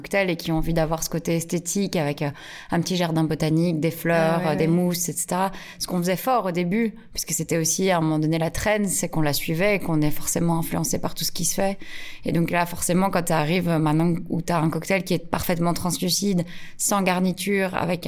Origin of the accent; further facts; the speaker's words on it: Wallonia, Belgium; Tu sais, en Wallonie ou en tant que Belge, ben, il y a des gens qui vont dans un bar et qui boivent la même chose pendant 40 ans.